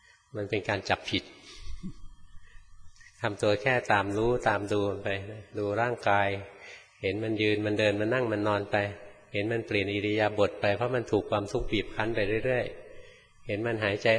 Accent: Bangkok, Thailand; หลวงพ่อเป็นคนกรุงเทพเกิดในกรุงเทพนะโตอยู่ในกรุงเทพจนแก่อยู่ในกรุงเทพ

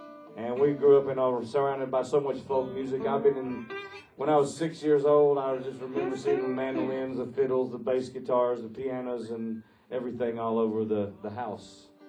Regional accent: Mississippi, United States; I am from Mississippi, USA. I know what's left of us. And we're a pretty good state.

